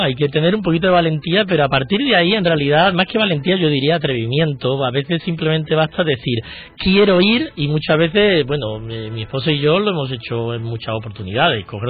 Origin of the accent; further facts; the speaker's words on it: Seville, Andalusia, Spain; En realidad soy del sur, porque soy sevillano